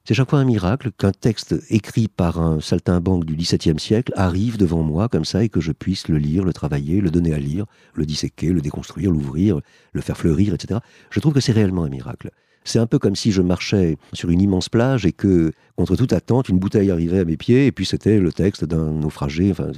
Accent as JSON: {"language": "French", "country": "France", "said": "je suis français, enfin, je suis de langue française en tout cas"}